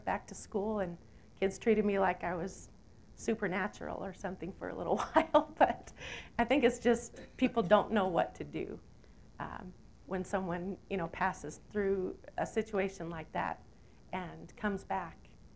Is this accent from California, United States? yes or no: yes; California, United States; The city I grew up in California didn't have facilities in that hospital to properly take care of me.